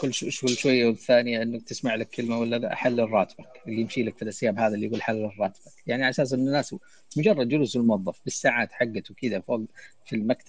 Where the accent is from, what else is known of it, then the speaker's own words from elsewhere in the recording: Saudi Arabia; يعني تعال إحنا سعوديين ونتكلم مع بعض